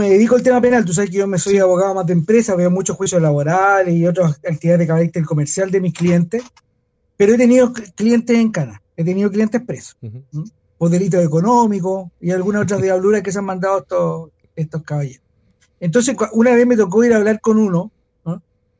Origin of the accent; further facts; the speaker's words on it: Valparaíso, Chile; para los que somos porteños